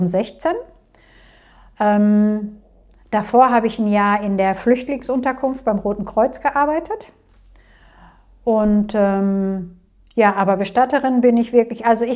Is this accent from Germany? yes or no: yes; Castrop-Rauxel, North Rhine-Westphalia, Germany; Also ich bin Jahrgang 67, bin seitdem in Castrop-Rauxel. Also ich bin hier geboren, ich werde auch tendenziell hier sterben. Das ist meine Heimat.